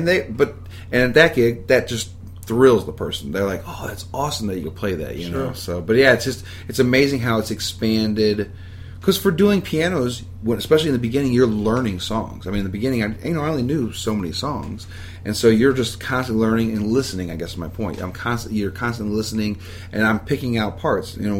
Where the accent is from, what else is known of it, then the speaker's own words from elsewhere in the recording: Webster Groves, Missouri, United States; also born or lived in Franklin County, United States; If I go all the way to the beginning, I grew up in Webster Groves till I was 8, and then I went to Pacific High School. I lived out there in Franklin County.